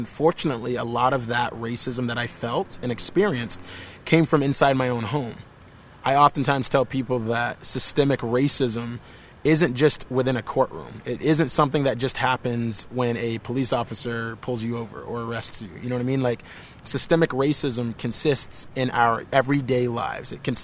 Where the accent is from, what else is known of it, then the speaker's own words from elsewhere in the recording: Vermont, United States; Growing up in Vermont had its own hardships. There was a lot of adversity that I had to face.